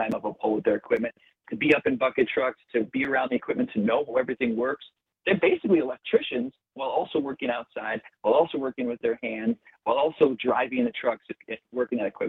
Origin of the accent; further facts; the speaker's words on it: Midwest, United States; also born or lived in California; I'm a Midwest guy. I've been born and raised in the Midwest my whole life, a short time for a job in California.